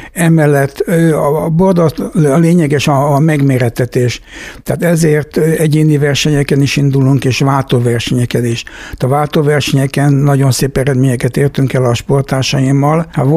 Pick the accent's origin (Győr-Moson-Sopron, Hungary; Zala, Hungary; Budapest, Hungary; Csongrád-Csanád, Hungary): Budapest, Hungary; Hát én igazából Pesten születtem, a Császáruszodába jártam úszni sokáig